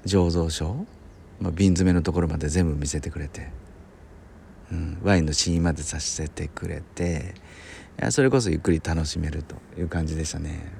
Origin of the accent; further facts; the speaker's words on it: Kobe, Hyogo, Japan; だからまあ僕は神戸なんですけど、神戸からまあちょっとだけ近いので滋賀県の長浜に足を伸ばして